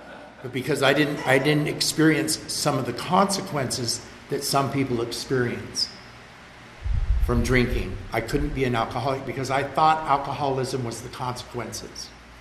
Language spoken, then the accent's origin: English; Utah, United States; I grew up in Utah. Dude, you had to go to the state-owned liquor store to buy booze.